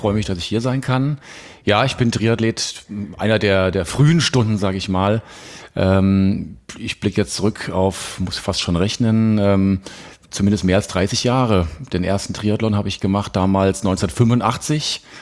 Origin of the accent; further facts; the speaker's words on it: Hesse, Germany; now in Crailsheim, Germany; Hab in Frankfurt studiert, bin ja eigentlich Hesse. Jetzt lebe ich im süddeutschen Raum bei Schwäbisch Hall in Crailsheim.